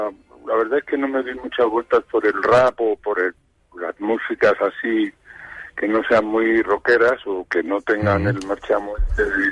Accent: Granada, Andalusia, Spain; Soy de Granada.

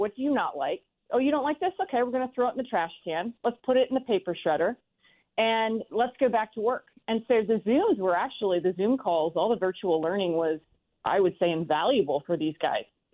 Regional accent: Canada; When you're growing up in Canada as a little kid

